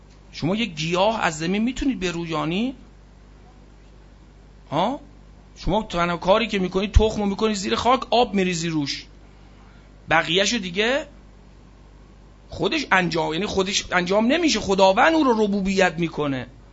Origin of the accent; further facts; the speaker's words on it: Iran; گفتم از ایرانم. گفت مثلا مذهب چیه؟ گفتم اهل سنت. اهل سنت ایران؟ گفتم بله.